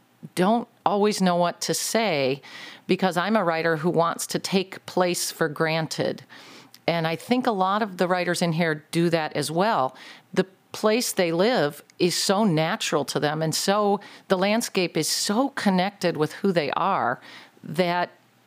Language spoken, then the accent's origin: English; Michigan, United States; Well, I am from the Lower Peninsula, but I am a troll.